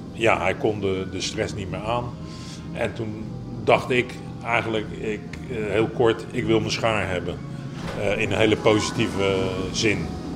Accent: Netherlands; Ik kom uit Nederland, ik reis afhankelijk van hoe het nodig is.

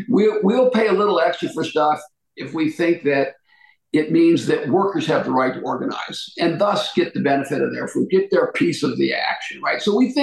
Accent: Ashtabula, Ohio, United States; when I grew up in Ashtabula, kids were proud that their dad worked at the mill, right?

